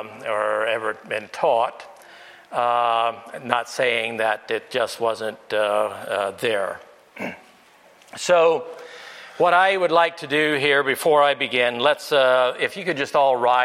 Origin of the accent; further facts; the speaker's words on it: the South, United States; I grew up in the South, or say most of my life was there, and it's the predominant view of the churches in that area.